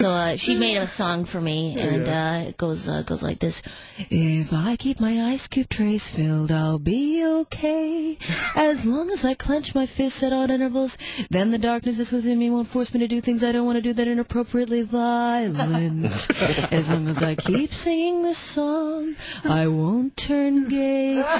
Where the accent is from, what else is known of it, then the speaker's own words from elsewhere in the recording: Duluth, Minnesota, United States; I grew up in Duluth, Minnesota, and oh my God, I get home recently, and you just meet someone from high school, an arch enemy.